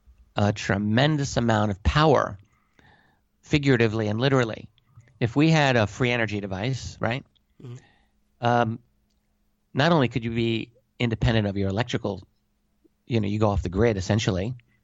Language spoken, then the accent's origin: English; United States; I mean, I'm an American. I love America. I study American history every day.